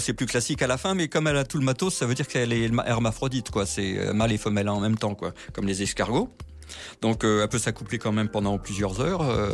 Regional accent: Paris, Île-de-France, France; quand j'étais petit à Paris, dans un caniveau

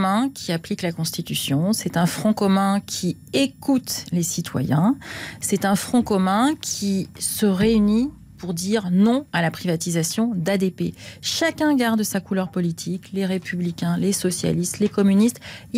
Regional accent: Montauban, Occitanie, France; parce que je suis de Montauban, et donc je prends l'aéroport, l'avion à Toulouse

